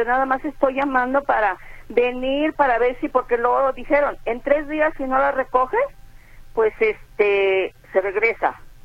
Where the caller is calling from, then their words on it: Jalisco, Mexico; yo soy de aquí de Guadalajara, soy de Ciudad Guzmán, pero ahorita estoy radicando allá en Ciudad Guzmán